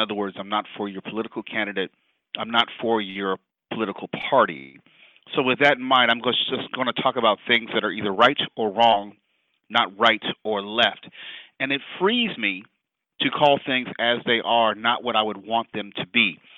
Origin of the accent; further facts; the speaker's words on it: Los Angeles, California, United States; also born or lived in Georgetown University; Born and raised in Los Angeles. Went to school on the East Coast, Georgetown University. But outside of that, I've always lived in the Los Angeles area proper.